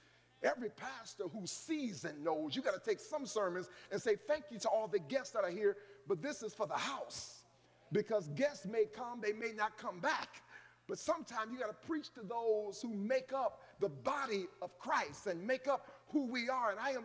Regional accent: Cleveland, Ohio, United States; I'm from Longwood. They tore Longwood down. I rolled past Longwood.

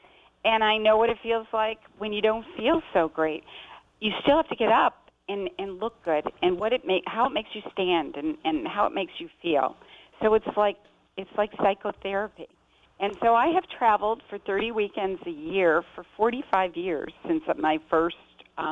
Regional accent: Chicago, Illinois, United States; so I'm from the Midwest, and I feel that's the center of the United States

